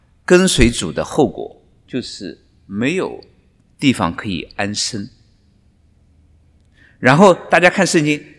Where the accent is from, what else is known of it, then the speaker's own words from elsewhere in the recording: China; 这个错误我们中国人有个成语